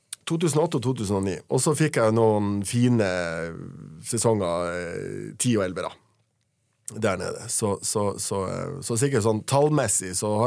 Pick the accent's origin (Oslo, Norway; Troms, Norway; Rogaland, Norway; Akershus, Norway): Troms, Norway; Tromsø; det var en helt annerledes kultur enn jeg kom fra Tromsø.